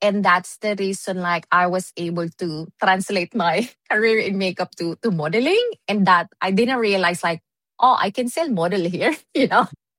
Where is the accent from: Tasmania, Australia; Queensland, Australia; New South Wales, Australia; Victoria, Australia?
Victoria, Australia; Melbourne; I'm from Melbourne. It's such a really small community in general